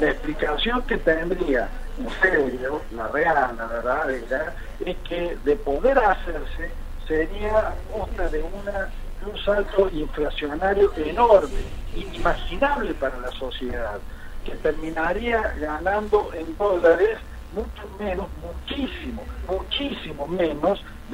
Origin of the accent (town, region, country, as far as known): Argentina